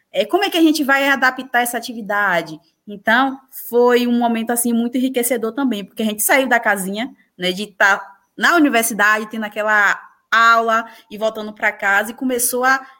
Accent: Cachoeira, Bahia, Brazil; Quando eu não morava em Cruz, porque eu sou de Cachoeira. Fui para Cruz morar lá, depois voltei para Cachoeira.

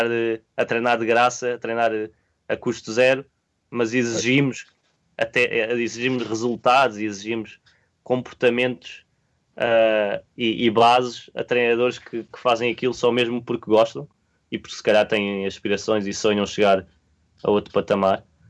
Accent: Portugal; Sim, e sendo português... ajuda-me a estar aqui de certa maneira

